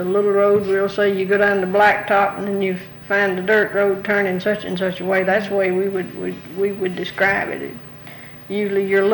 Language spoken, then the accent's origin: English; United States; We grew up in the Smokies, but you don't get to talk to anybody that knows anything about the mountains.